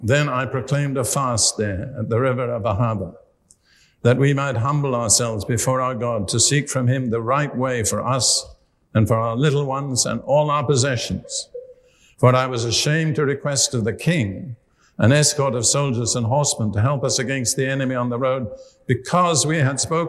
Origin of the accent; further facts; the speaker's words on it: Cambridge, East of England, United Kingdom; And here I am from Cambridge, And I've become slightly proud of Cambridge in the light of that.